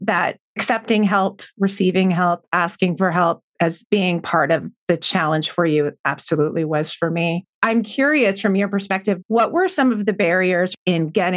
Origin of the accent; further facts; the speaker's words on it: Utah, United States; So I am actually from Utah. For anyone who doesn't know, there's a population in Utah that is primarily abstinence-based